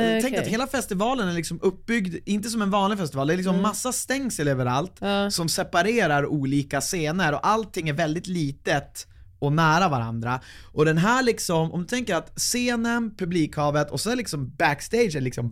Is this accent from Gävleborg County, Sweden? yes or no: no; Vindeln, Västerbotten County, Sweden; Och de är från Vinden, från där jag är från. Och ni som vet, ja, Vinden ligger 5 mil utanför Umeå